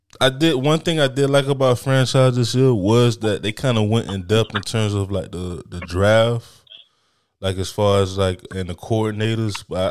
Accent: Miami, Florida, United States; I'm from Miami, and we don't have we're a big city, but we're not like LA and New York.

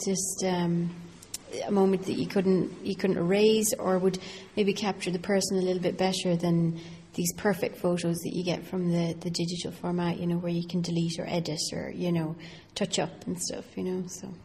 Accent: Scotland, United Kingdom; I grew up in Scotland, so it was kind of taken from old family photographs.

